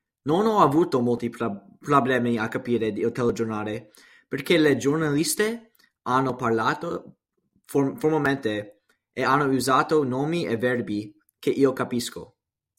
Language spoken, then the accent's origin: Italian; Trenton, New Jersey, United States; born there; Italian is a second language; Sono nato a Trenton, New Jersey, il 22 settembre 2006.